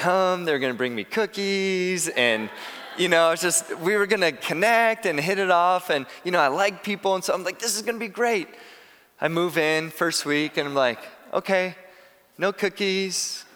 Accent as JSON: {"language": "English", "region": "California", "country": "United States", "tie": "born or raised there", "said": "I have a good friend who I grew up with here in California"}